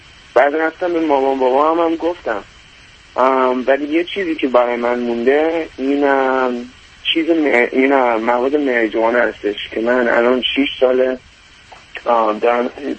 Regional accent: United States; also born or lived in Iran; تقریبا 18 سال، یعنی اینجا بزرگ شدم ولی تو ایران به دنیا آمدم.

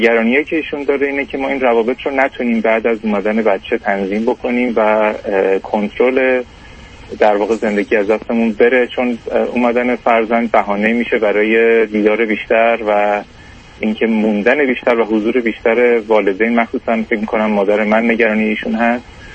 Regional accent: Iran; also born or lived in Canada; now in United States; من از 2005 از ایران اومدم بیرون، 7 سالی کانادا بودم، الان تقریبا 5 ساله که امریکا هستم.

